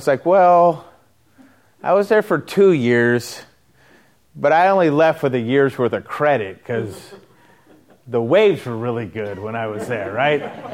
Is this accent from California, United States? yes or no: yes; Ventura, California, United States; I grew up in Ventura. Now I know I'm back in Ventura. I was away for a lot of years, trust me. But I grew up surfing.